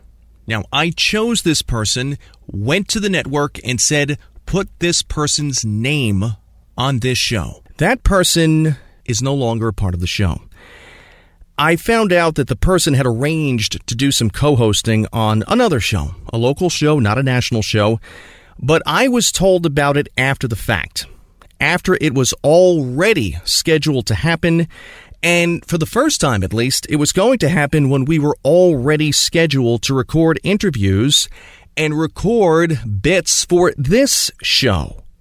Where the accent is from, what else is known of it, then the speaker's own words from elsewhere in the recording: New Jersey, United States; I'm from New Jersey, so this is not New York, not Philadelphia. I'm proud that it's a New Jersey sound